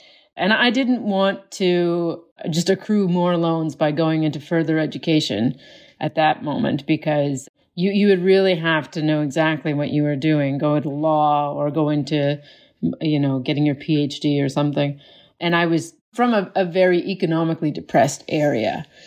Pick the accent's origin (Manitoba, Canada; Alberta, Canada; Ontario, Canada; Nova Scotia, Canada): Nova Scotia, Canada; I'm joining you from my home in Nova Scotia, and yeah, it's a beautiful day.